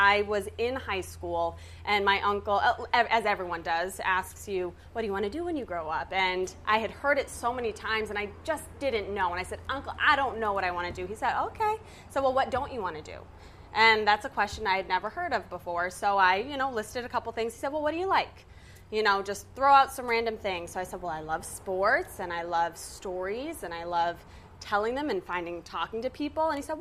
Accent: New Hampshire, United States; I'm from New Hampshire, so I'm from the Northeast.

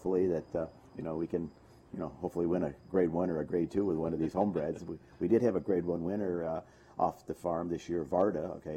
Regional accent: New York, United States; I came from the Finger Lakes area. My dad trained horses out there. And I cut my teeth out there

